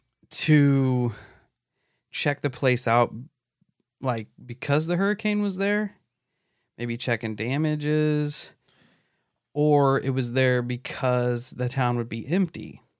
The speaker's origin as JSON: {"language": "English", "region": "Texas", "country": "United States", "tie": "born or raised there", "said": "Rockport's about 47 miles down the coast from my hometown. We did happen to evacuate to San Antonio before Harvey made landfall. We stayed in a hotel for 2 days due to our hometown being without power."}